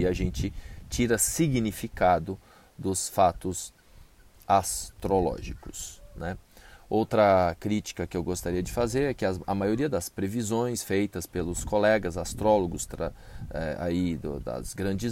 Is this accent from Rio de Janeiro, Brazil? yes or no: no; Minas Gerais, Brazil; born there; aqui eu estou morando na Serra da Mantiqueira, no sul de Minas. Nasci nas Minas Gerais, mas lá no nordeste de Minas, lá no Vale do Jequitinhonha, lá no chamado Vale da Fome